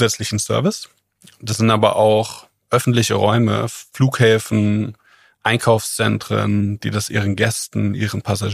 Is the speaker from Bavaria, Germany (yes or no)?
no; North Rhine-Westphalia, Germany; Ich bin aufgewachsen in einer sehr ländlichen Region im Sauerland, auf einem, ja, in einem kleineren Dorf. Ja, bin dort zur Schule gegangen.